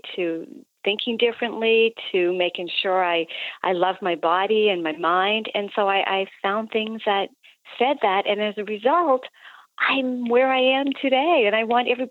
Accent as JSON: {"language": "English", "region": "Nova Scotia", "country": "Canada", "said": "I'm from Nova Scotia in Canada"}